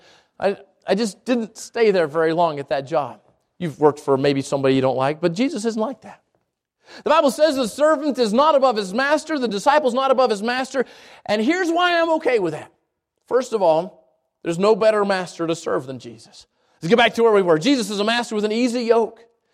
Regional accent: Albuquerque, New Mexico, United States; I'm from Albuquerque. Albuquerque and Chicago are just a little bit different in size.

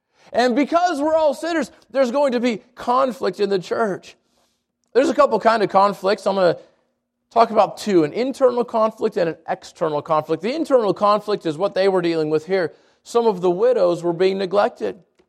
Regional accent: New Mexico, United States; I grew up in the South Valley.

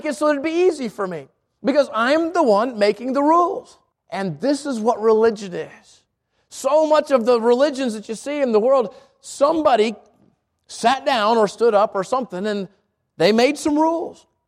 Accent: United States; Maybe thinking that because I'm an American, I'm

